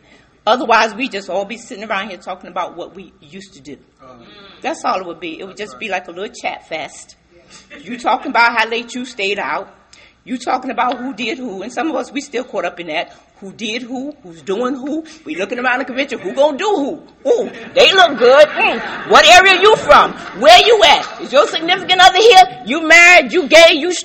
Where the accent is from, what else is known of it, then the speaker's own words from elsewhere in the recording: New Jersey, United States; So I'm from the Burlington County area of New Jersey.